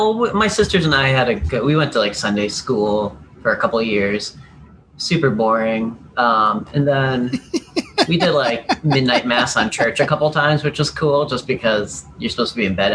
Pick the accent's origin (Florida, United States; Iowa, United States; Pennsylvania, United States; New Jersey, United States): Pennsylvania, United States; Erie; also born or lived in Hershey / West Virginia; But then I moved to West Virginia, where they shot that Super 8 movie with aliens, and then I moved to Erie, and I was there until I became an adult.